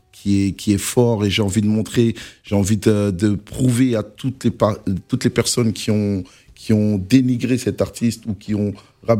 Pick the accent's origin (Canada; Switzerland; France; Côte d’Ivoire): Côte d’Ivoire; je suis Ivoirien